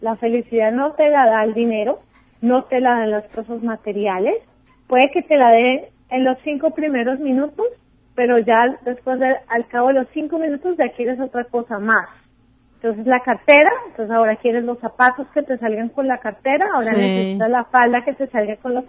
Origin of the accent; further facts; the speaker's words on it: Bogotá, Bogotá Capital District, Colombia; Crecí en Bogotá, Colombia, y cerca de Bogotá mi papá tenía una granja donde tenía vacas